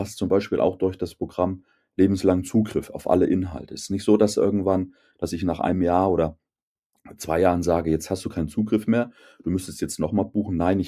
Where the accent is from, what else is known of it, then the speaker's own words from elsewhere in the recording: Thuringia, Germany; ich bin in Wäldern Thürings aufgewachsen